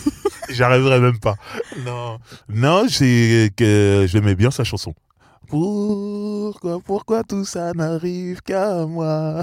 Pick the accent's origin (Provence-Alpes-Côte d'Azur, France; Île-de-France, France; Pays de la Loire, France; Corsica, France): Île-de-France, France; Sarcelles; Parce qu'on est de la même ville. C'est pas vrai. Eh oui. On est de Sarcelles.